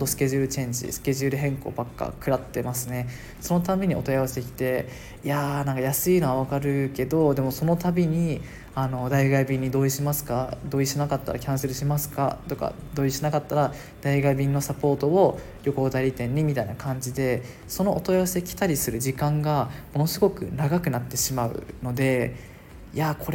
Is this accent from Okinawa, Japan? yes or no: yes; Okinawa, Japan; これはもう僕の地元沖縄に来る方に顕著に見られますが